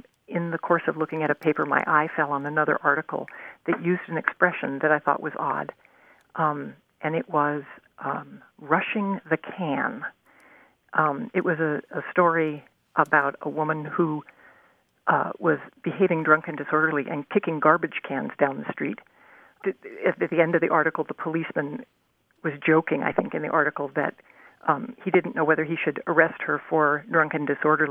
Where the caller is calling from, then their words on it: Indianapolis, Indiana, United States; I'm calling from Indianapolis.